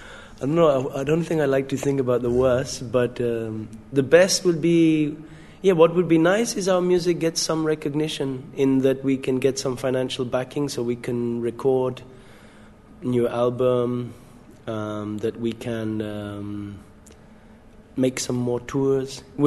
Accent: England, United Kingdom; Yeah, I'm from England. Yeah, born in the UK.

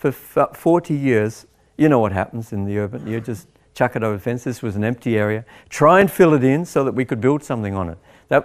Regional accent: Tasmania, Australia; I come from Tasmania, you know.

